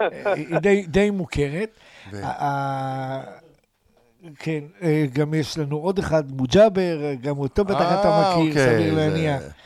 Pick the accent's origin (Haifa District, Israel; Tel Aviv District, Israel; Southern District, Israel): Tel Aviv District, Israel; Or Yehuda; אני גדלתי באור יהודה, כן. גדלתי הרבה שנים באור יהודה.